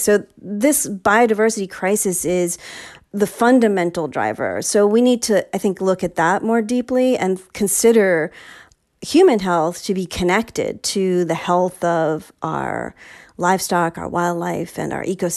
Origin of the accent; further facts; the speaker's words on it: New York City, New York, United States; I'm from New York City. That's where I was born.